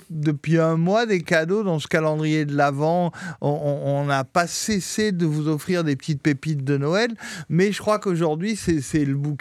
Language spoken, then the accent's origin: French; La Ciotat, Provence-Alpes-Côte d'Azur, France; Et moi, je suis un peu plus popu, je viens de la Ciotat.